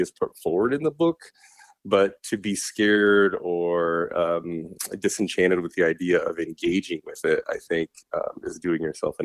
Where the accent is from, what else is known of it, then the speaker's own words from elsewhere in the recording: Sioux City, Iowa, United States; And I had never met a Black man like that in my, you know, limited experience growing up in Sioux City.